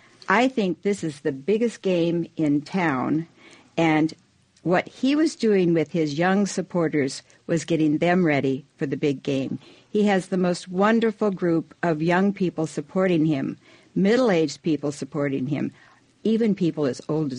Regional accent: Prineville, Oregon, United States; I grew up in Oregon, in a little town called Prineville

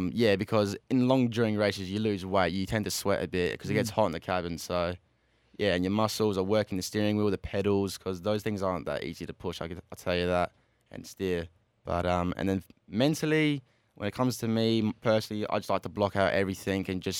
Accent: Australia; Being Australian, it's always tended not to be so easy for us Australians because we're so isolated

